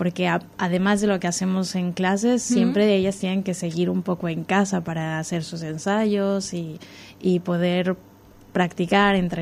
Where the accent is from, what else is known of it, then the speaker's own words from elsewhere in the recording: Mexico; moved away as an adult; now in Barcelona, Spain; Sí, jo vengo des de Barcelona. Bueno, soy mexicana. Llegué a Barcelona a estudiar una maestría en danza terapia